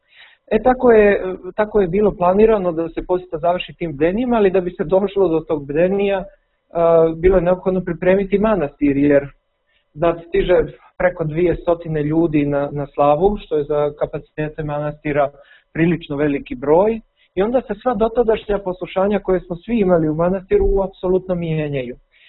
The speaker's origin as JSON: {"language": "Serbian", "town": "Pljevlja", "region": "Pljevlja Municipality", "country": "Montenegro", "said": "a pljevlja, odakle sam ja"}